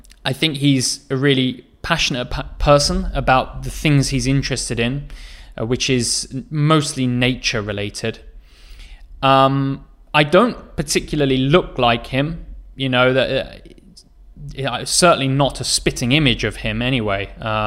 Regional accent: England, United Kingdom; So of course, I'm from England.

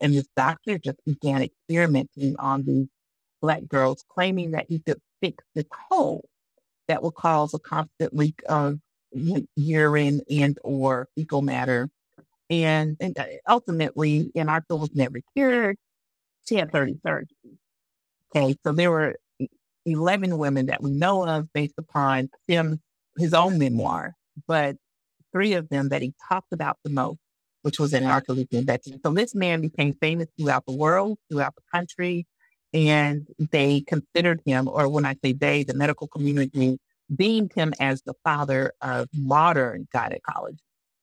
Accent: Montgomery, Alabama, United States; this whole story that took place in my hometown, Montgomery, Alabama

